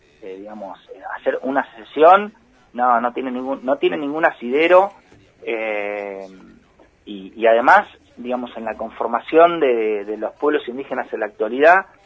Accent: Argentina; nosotros como argentinos

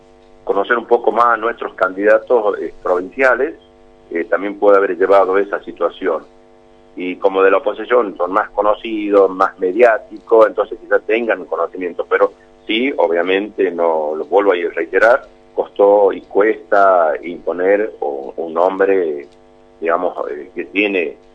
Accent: Paclín, Catamarca, Argentina; somos, digamos, de Paclín.

